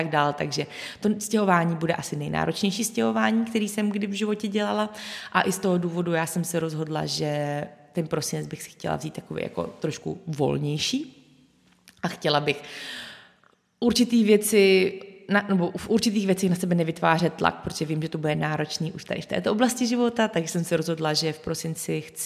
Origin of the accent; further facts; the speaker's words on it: Brno, South Moravian Region, Czechia; já jsem vždycky bydlela v Brně od malička. Já jsem se narodila v Brně, pak jsme se přestěhovali 20 km za Brno, pak jsem se přestěhovala do Brna, když jsem studovala vysokou, pak jsem se přestěhovala se zpátky 20 km za Brno